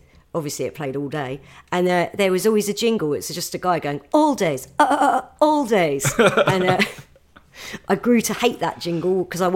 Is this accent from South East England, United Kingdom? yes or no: yes; South East England, United Kingdom; I grew up in a village near Gatwick.